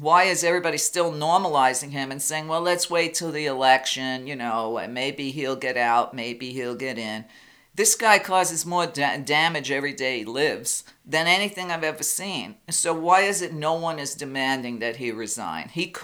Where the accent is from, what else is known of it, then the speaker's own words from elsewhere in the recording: New York, United States; And because I grew up in New York at the same time as Trump, I know the definition of a skank.